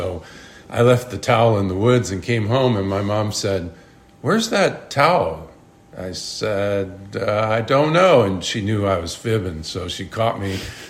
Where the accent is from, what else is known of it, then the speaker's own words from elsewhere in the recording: Waterford, Michigan, United States; I grew up in Waterford, Michigan, spent all my formative years there in Michigan, went to high school in Michigan, college at Western Michigan University, and then on to law school.